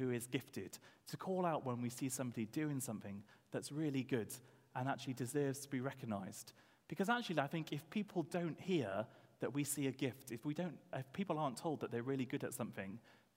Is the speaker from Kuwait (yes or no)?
no; Wales, United Kingdom; I started university and I came from South Wales and I went up to Cambridge for the term